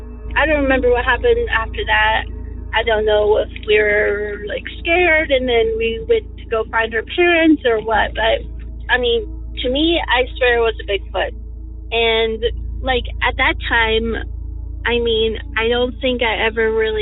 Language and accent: English; Oregon, United States; I'm from Eastern Oregon.